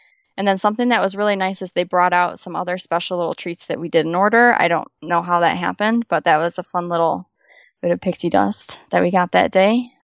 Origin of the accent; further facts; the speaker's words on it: Michigan, United States; We're from Michigan. We ended up getting married at the courthouse in Michigan in August, so a month before our wedding.